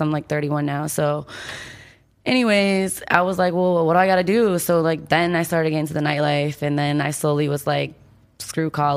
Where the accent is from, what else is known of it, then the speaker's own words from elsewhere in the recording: Michigan, United States; Yeah, I grew up there until I was like 18, and then I went to college in Michigan my freshman year.